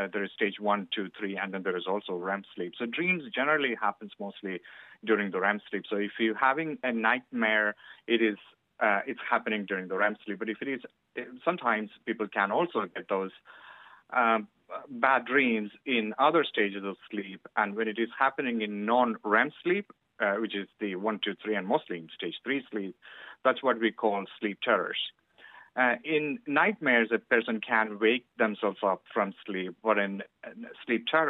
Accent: India; moved away as an adult; I'm originally from India and I'm qualified from there, and I started a job in St. James's about 18 years ago in 2003 as a respiratory and sleep physiologist.

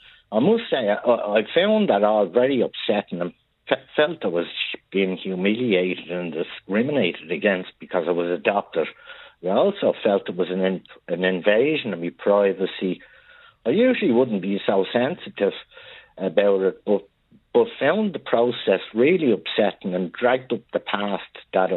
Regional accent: Ireland; I was born in Ireland and lived here all my life

